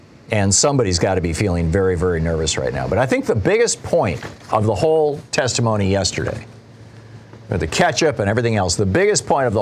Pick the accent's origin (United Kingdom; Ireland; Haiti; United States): United States; Lansing, Michigan; You know, I grew up in Lansing, Michigan, and I believe it was the early 70s.